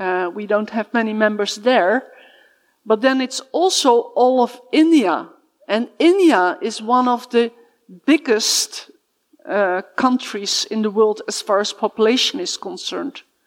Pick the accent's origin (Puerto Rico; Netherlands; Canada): Netherlands; English is a second language; You can hear that I have a strange accent. That is because we are from the Netherlands. And so my English is not always top, but I hope you will bear with me. We've not always lived in the Netherlands. We've had cross-cultural experience.